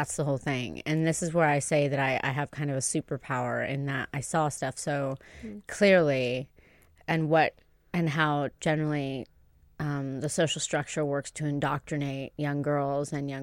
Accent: Tuscany, Italy; I grew up in Tuscany in a Duke's estate, so suck it.

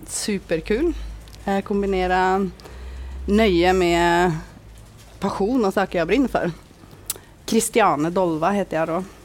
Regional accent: Lillehammer, Innlandet, Norway; jag är uppvuxen på Lillehammer. Så det är en ganska liten stad, känd för inte så mycket annat än ett OS.

